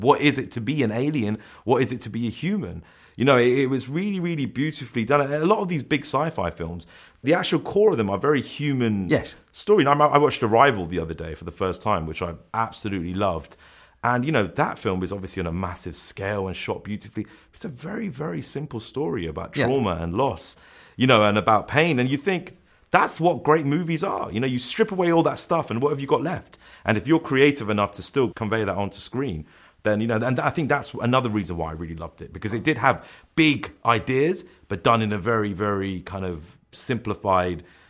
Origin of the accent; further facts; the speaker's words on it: Hounslow, London, United Kingdom; You know, I grew up in Hounslow where you get those kind of, you know, I mean